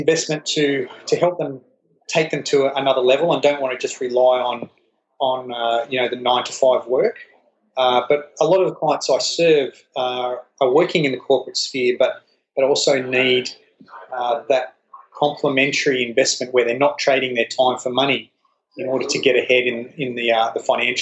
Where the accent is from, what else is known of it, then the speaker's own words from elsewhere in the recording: Inverell, New South Wales, Australia; also born or lived in Sydney; I was born in Sydney, but we quickly moved we moved to a little place called Inverell, which is about 10,000 people up north. It's about probably 9 hours north of Sydney in the middle of the country.